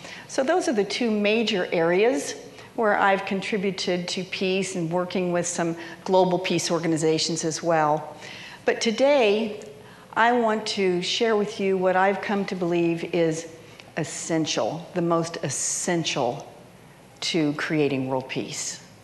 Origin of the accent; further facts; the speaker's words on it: Costa Rica; since I'm from Costa Rica, although I'm American.